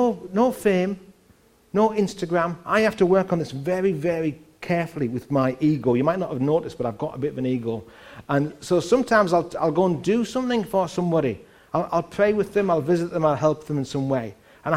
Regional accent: Hartlepool, North East England, United Kingdom; I'm from Hartlepool.

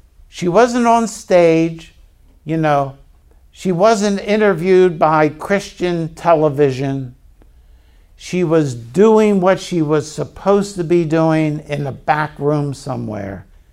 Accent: Baltimore, Maryland, United States; I'm from Baltimore. What can I say?

